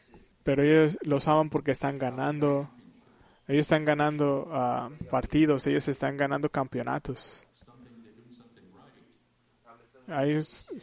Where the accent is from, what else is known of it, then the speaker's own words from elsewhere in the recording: China; now in United States; Yo soy chino y estoy por los chinos. En parte soy asiático. Pero somos 5% menos de la población de Estados Unidos.